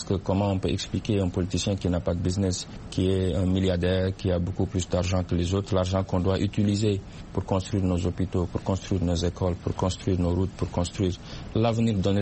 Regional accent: Senegal; moved away; Dans mon pays d'origine, le Sénégal aujourd'hui, par exemple, a 300 et quelques partis politiques.

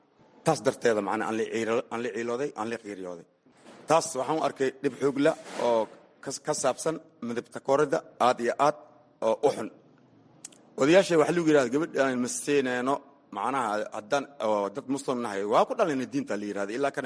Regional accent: Mogadishu, Banaadir, Somalia; also born or lived in Lower Juba; waxaan ku dhashay ani Jubbada hoose, waxaan kusoo barbaaray Muqdisho

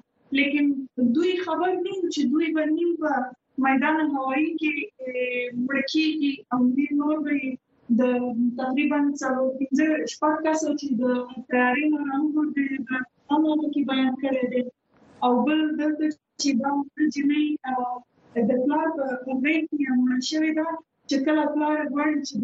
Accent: Afghanistan; نو زه هغه افغان یم

